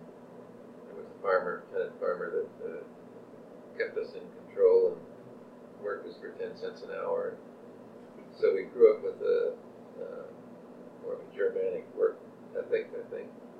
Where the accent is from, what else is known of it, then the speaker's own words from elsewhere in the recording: Baltimore, Maryland, United States; born there; No, I was born in Baltimore, Maryland.